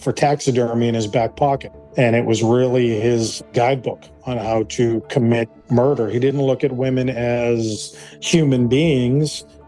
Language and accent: English; Massachusetts, United States; Now, I grew up on Cape Cod in the early 1970s, late 1970s